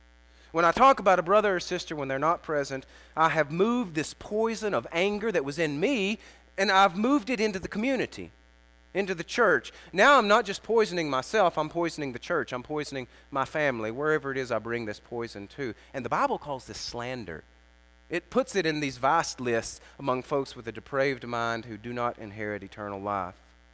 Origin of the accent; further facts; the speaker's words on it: Southern United States, United States; See, growing up in the South, I found out that loving Jesus meant showing up to church, kind of.